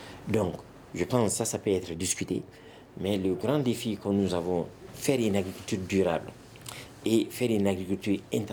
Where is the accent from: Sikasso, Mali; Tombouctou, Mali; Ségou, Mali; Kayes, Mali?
Sikasso, Mali; Koumantou; moi je suis de Sikasso, je suis de Koumantou, et j'ai aussi une famille qui est du côté de Kolokani